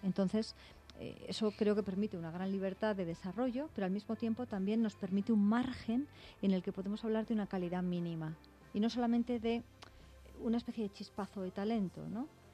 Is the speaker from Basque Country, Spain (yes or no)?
yes; Bilbao, Basque Country, Spain; Sí, yo soy vasca. Mi familia es gallega, eran emigrantes gallegos en el País Vasco, pero nací en Bilbao debido a ello.